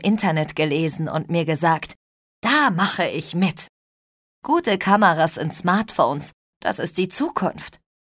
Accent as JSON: {"language": "German", "town": "Sylt", "region": "Schleswig-Holstein", "country": "Germany", "tie": "born or raised there", "said": "Also, ich bin auf Sylt geboren und habe da lange gelebt."}